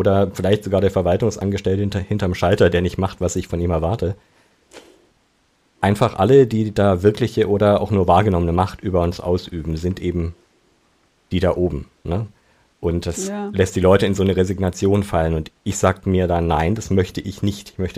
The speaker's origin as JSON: {"language": "German", "region": "East Germany", "country": "Germany", "said": "ich bin Ostdeutscher"}